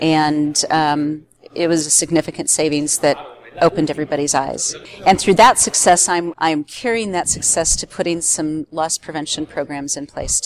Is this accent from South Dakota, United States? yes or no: yes; South Dakota, United States; now in Denver, United States; I live in Denver. I've lived there for 35 years. I grew up in South Dakota. It's a great place to be from.